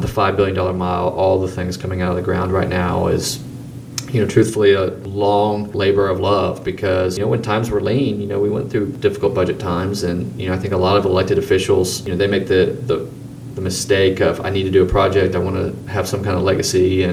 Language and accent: English; Houston, Texas, United States; I grew up in Houston, and Houston is kind of notorious for their bad zoning